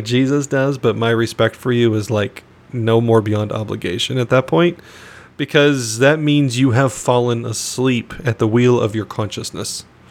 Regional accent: Phoenix, Arizona, United States; which was born and raised in Phoenix, Arizona, so hot as blazes is a relative term.

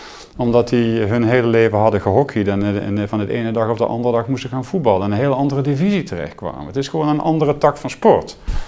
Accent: Limburg, Netherlands; accent: Limburgish; Ik kom uit Zuid-Limburg en wij praten plat Limburgs thuis.

